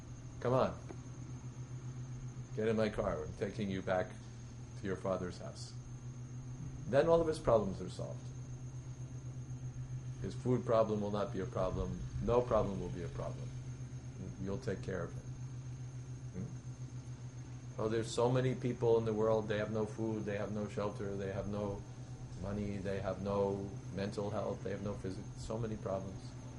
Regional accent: United States; you know, I grew up in America, sufficient money, sufficient everything, and suffer.

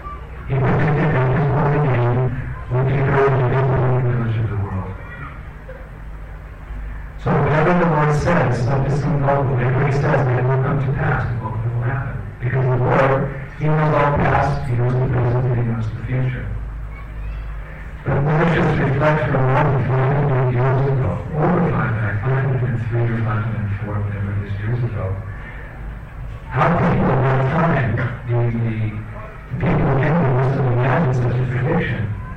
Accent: San Francisco, California, United States; born there; Somebody asked us, who are you? What are you? I'm American. I was born in San Francisco in 1949.

